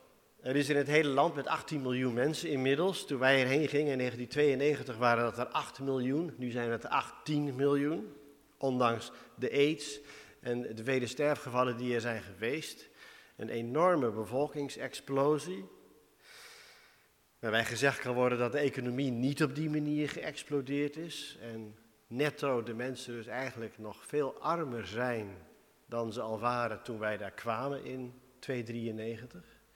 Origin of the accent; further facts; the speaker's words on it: Winschoten, Groningen, Netherlands; we zijn samen opgegroeid in Winschoten.